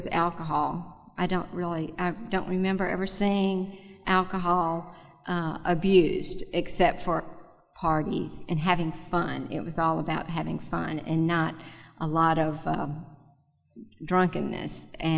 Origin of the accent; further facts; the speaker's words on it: Nashville, Tennessee, United States; from Nashville, Tennessee.